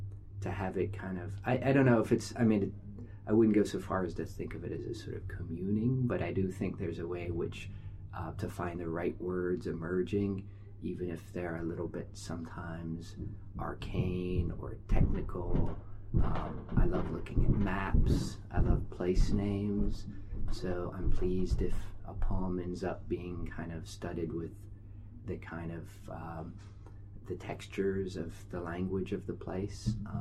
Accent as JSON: {"language": "English", "region": "North Carolina", "country": "United States", "said": "I'm from North Carolina and live in Missouri."}